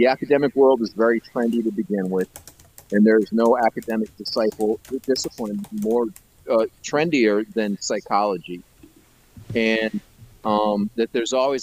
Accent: New York City, New York, United States; I'm sure I've had these kind of things before as a kid growing up in New York City

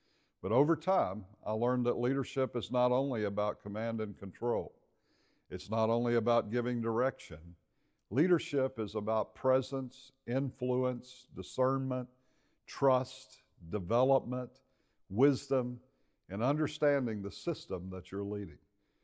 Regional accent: Louisiana, United States; I'm originally from Louisiana, from a very small, low-income town.

